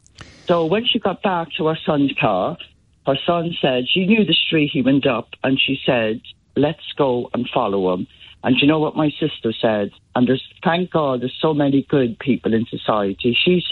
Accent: Ireland; I was brought up in Ireland with a big, massive family.

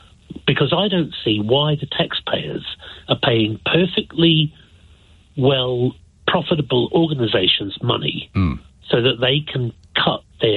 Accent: United Kingdom; I, as a British person, should be worried

